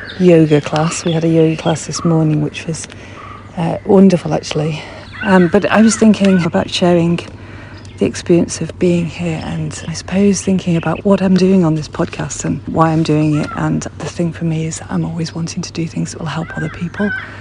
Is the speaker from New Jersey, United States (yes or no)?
no; Massachusetts, United States; I grew up in Massachusetts, which is near the top of the country in public education.